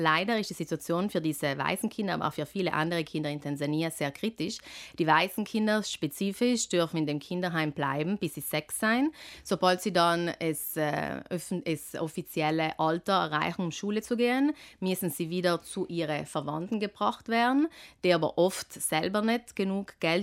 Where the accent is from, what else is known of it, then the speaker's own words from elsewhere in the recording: Trentino-Alto Adige, Italy; wo man vielleicht als Südtiroler, wenn man den jeden Tag sieht, ist man sich dessen nicht mehr so bewusst.